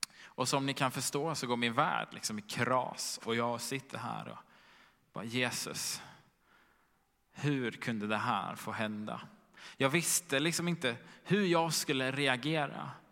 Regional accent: Helsingborg, Skåne, Sweden; Jag sitter vid frukostbordet hemma i Helsingborg.

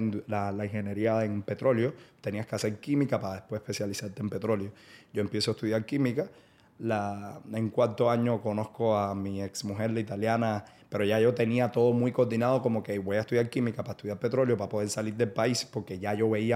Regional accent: Cuba; moved away as an adult; Cuando yo salí de Cuba, Cuba está 50 años atrás. No había internet. Yo tenía internet en la universidad

